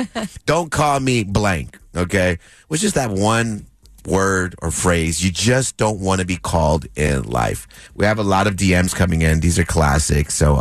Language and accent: English; Los Angeles, California, United States; I was raised in East L.A. and a bunch of Mexicans